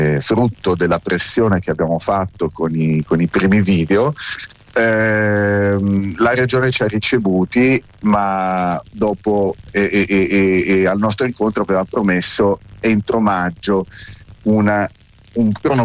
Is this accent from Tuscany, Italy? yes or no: yes; Tuscany, Italy; se noi siamo toscani